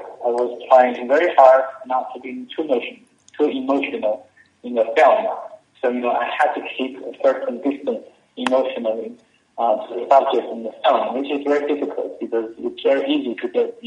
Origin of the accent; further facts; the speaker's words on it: Sichuan, China; the earthquake happened in Sichuan in China in 2008, the epicenter is very close to my hometown. So, you know, I'm from there, and my hometown was destroyed.